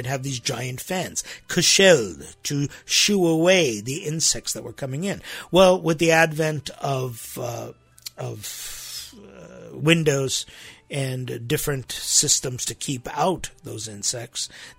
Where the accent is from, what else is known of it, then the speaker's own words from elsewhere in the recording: Iran; now in United States; I'm an Armenian from Iran, and our children were born here in the United States.